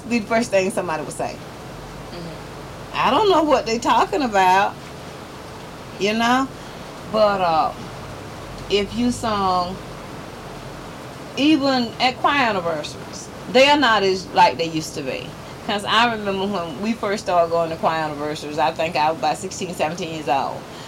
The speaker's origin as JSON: {"language": "English", "town": "Carnegie", "region": "Georgia", "country": "United States", "tie": "born or raised there", "said": "I grew up in the Carnegie area. Of Randolph County."}